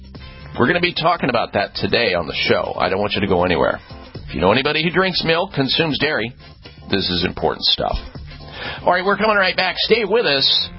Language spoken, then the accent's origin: English; Midwest, United States; I grew up in the Midwest, folks.